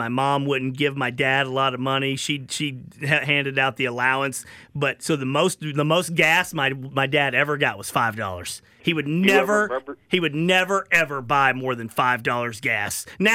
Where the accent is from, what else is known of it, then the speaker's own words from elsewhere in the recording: Little Rock, Arkansas, United States; And I grew up with one in Little Rock. We went there for all our special occasions.